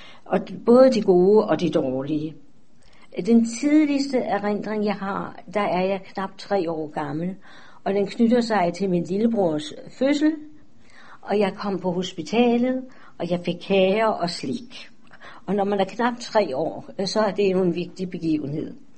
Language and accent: Danish; Darmstadt, Hesse, Germany; Danish is a second language; now in Denmark; Jeg er født i Darmstadt, en mindre by syd for Frankfurt am Main. Der levede jeg med mine forældre